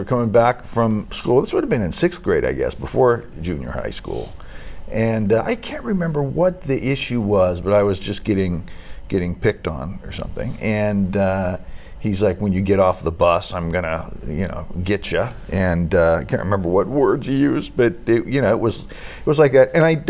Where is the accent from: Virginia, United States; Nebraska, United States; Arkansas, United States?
Nebraska, United States; Lincoln; So Lincoln, Nebraska is a city. So it was not a rural area. We were on the outskirts of the city.